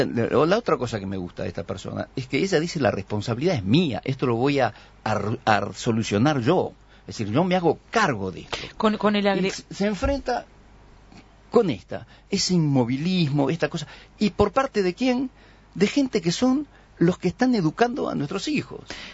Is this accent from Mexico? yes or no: no; Uruguay; Me da pena como uruguayo de que nosotros tengamos esa inercia.